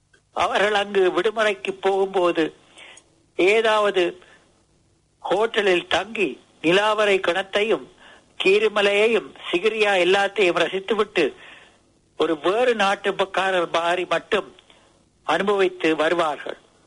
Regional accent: Northern Province, Sri Lanka; born there; moved away

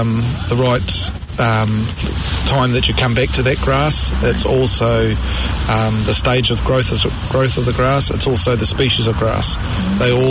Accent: Matamata, Waikato, New Zealand; originally I was in Matamata

